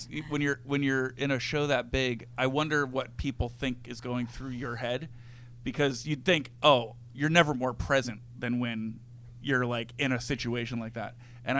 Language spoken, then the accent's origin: English; Philadelphia, Pennsylvania, United States; when we were in Boston, I said I was from Philly right away.